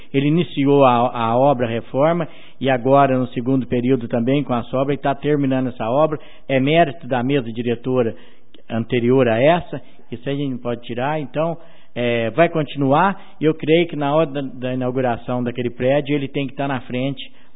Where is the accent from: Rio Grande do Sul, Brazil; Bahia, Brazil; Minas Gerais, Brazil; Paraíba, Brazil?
Minas Gerais, Brazil; Guaxupé; born there; eu que nasci em Guaxupé, estou há 58 anos, fazer 59 anos, estou aqui no município